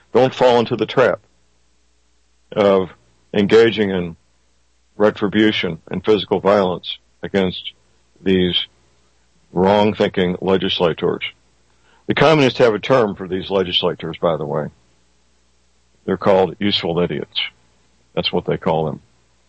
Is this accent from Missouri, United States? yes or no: yes; St. Louis, Missouri, United States; Dr. Myers is a chiropractic physician practicing in my hometown, St. Louis, Missouri.